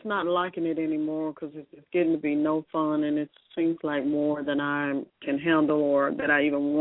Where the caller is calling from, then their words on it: Memphis, Tennessee, United States; I'm calling from Memphis.